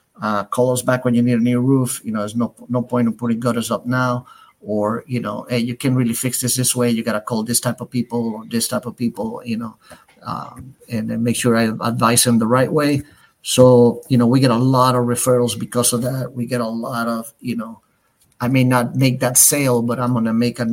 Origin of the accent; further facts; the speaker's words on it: Honduras; English is a second language; now in United States; I'm a Santa Fe kid. You know, I came from Honduras and barely knew English. So I went to community college, you know, to learn English